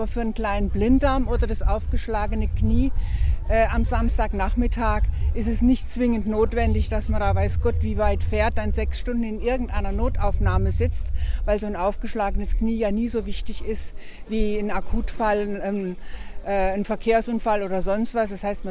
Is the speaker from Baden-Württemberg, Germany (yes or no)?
yes; Oberkirch, Baden-Württemberg, Germany; ich muss vorausschicken, ich bin gar nicht aus Kehl, ich bin aus Oberkirch.